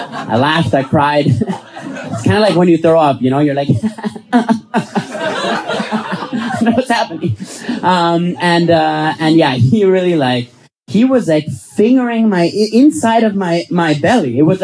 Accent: Vienna, Austria; I'm from Vienna, so I had to take a COVID test before I got here.

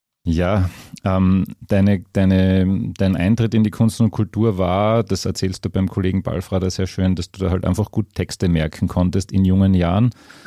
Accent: Berlin, Germany; also born or lived in Carinthia, Austria / Styria, Austria; geboren in Kärnten, über den Zierwitzkogel drüber, weil das Krankenhaus in Friesach fortschrittlicher war als das in Judenburg, dann ein paar Jahre in der Steiermark und dann mit der Mama und der Schwester nach Berlin.

